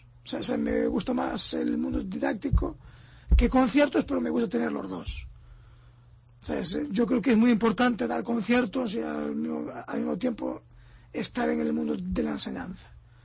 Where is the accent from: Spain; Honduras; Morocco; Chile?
Spain; Ourense, Galicia; que cuenten con un ourensano